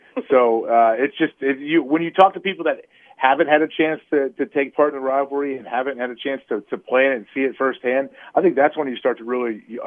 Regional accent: Ohio, United States; I mean, I grew up in Ohio, so I'm a little biased. I grew up about an hour and 15 minutes down the road.

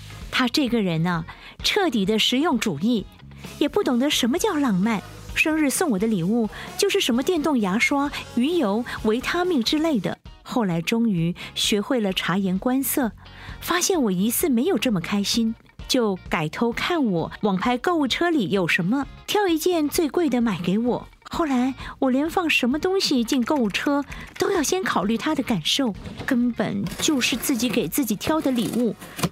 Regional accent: Tianmu, Taipei, Taiwan; 我是土生土长的天母人

